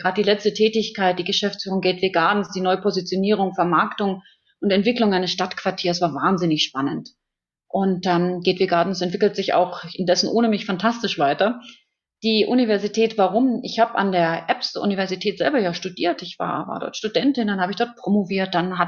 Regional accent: Bavaria, Germany; also born or lived in Switzerland; Ich bin in der Schweiz geboren, Bayern groß geworden.

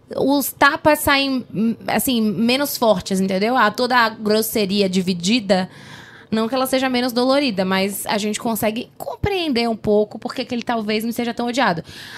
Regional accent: Salvador, Bahia, Brazil; also born or lived in Recife; Eu nasci no Recife, fui criada em Salvador.

